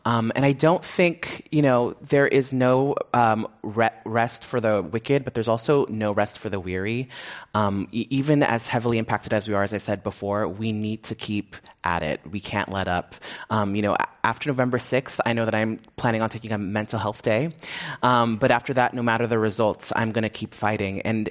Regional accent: San Francisco, California, United States; Because I grew up in a city where diversity was valued, and at a time, I think, also where diversity was really valued

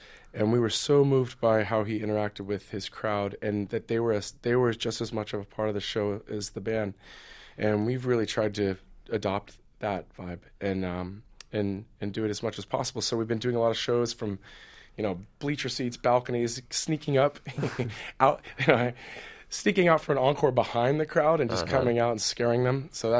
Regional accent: California, United States; born there; I was born in Northern California, and I went to a very small school of about 75 kids.

